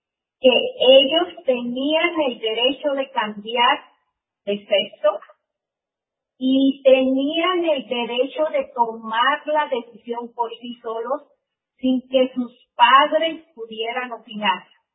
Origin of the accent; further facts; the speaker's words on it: Mexico; nosotros como mexicanos tenemos un contacto muy directo con los maestros.